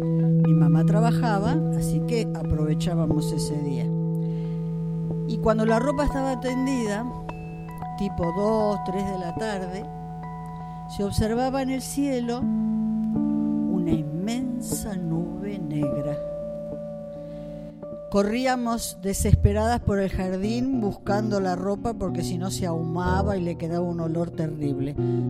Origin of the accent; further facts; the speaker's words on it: Remedios de Escalada, Buenos Aires Province, Argentina; Nací en Remedios de Escalada y me acuerdo cuando era chiquita ayudaba a mi mamá a tender la ropa